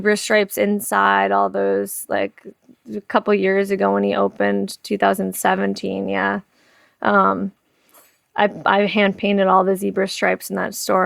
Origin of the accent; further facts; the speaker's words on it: Hazlet, New Jersey, United States; also born or lived in East Windsor, United States; I grew up in New Jersey. I grew up in Hazlet, New Jersey, and then I lived in East Windsor, New Jersey for a while.